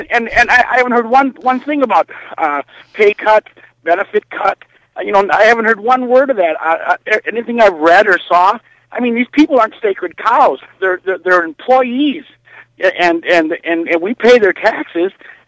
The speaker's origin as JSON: {"language": "English", "town": "Madison", "region": "Wisconsin", "country": "United States", "tie": "born or raised there", "said": "all I've heard in my whole life growing up in Madison"}